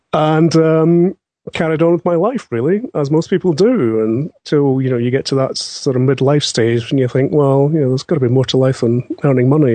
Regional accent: Glasgow, Scotland, United Kingdom; I'm from Glasgow in Scotland.

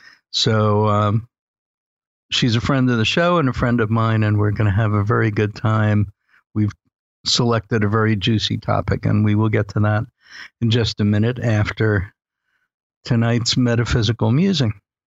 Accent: New York City, New York, United States; I almost said growing up in New York City. Clearly, I haven't grown up, but I was much younger then in New York City, in Brooklyn.

